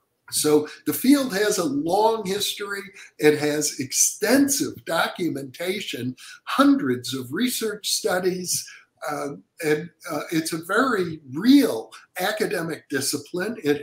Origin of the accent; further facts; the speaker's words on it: Wisconsin, United States; Well, to be honest, I grew up in the Midwest in Wisconsin.